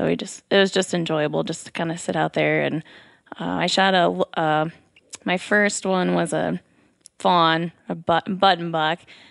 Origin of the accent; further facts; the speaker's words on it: Arlington, Michigan, United States; Arlington, Lower Thumb area, yeah.